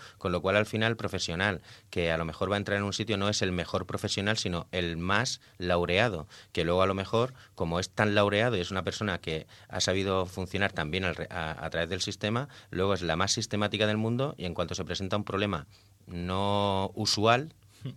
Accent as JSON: {"language": "Spanish", "country": "Spain", "accent": "Valencian-Murcian", "said": "soy hablo valencio-murcia, para los que puedan llegar a criticar mi acento, este del catalán oriental"}